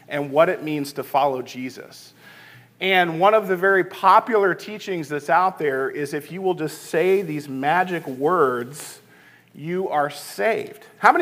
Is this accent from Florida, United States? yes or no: no; Little Rock, Arkansas, United States; So when I was 11 years old, I grew up in Little Rock, Arkansas.